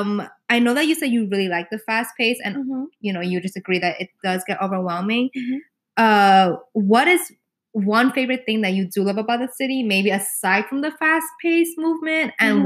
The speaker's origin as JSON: {"language": "English", "town": "New York City", "region": "New York", "country": "United States", "said": "it did have to do with the fact that I'm a New Yorker and there's so many external factors."}